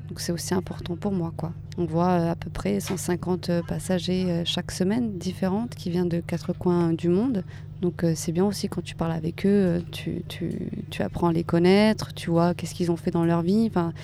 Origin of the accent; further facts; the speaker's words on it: Avignon, Provence-Alpes-Côte d'Azur, France; Alors je viens d'Avignon.